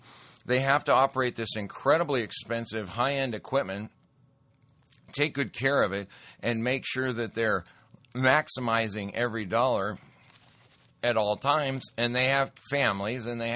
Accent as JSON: {"language": "English", "region": "Montana", "country": "United States", "tie": "born or raised there", "said": "I'll tell you, I grew up in Montana. I went to a school that was out in the central Montana, almost, you know, close to dead center, right off the Rockies."}